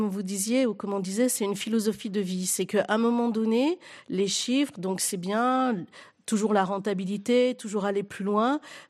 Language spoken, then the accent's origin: French; Algeria; born there; Je suis née en fait en Algérie. Je suis née pendant la guerre en plus